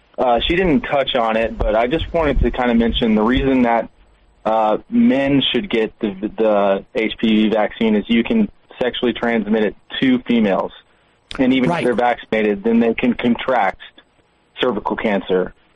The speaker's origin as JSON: {"language": "English", "town": "San Antonio", "region": "Texas", "country": "United States", "said": "Okay, so I'm from San Antonio. I happen to be in London for New Year's Eve."}